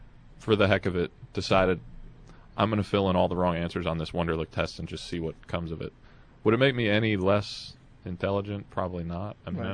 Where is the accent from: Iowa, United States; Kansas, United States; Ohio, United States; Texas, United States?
Ohio, United States; Columbus; Now, that said, where did I come from? I came from Columbus, Ohio. I've maintained a place there since I left Ohio State.